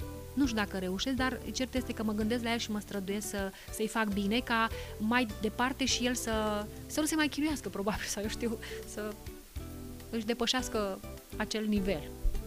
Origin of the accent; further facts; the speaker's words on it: Romania; cred că știm cu toții, sau măcar dacă nu știm, eu sunt convinsă că știm, ca români, așa, un loc de o încărcătură spirituală extraordinară și reprezentativ pentru țara noastră